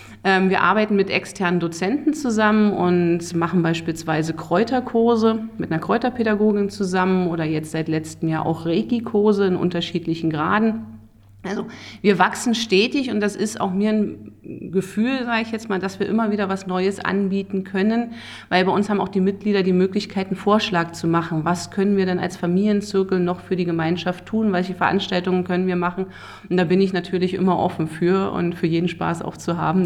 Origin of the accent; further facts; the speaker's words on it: Berlin, Germany; now in Kagel, Germany; Das war das Grundproblem, wenn man aus der Großstadt kommt. Also wir sind Berliner Pflanzen und sind nach Kagel gezogen.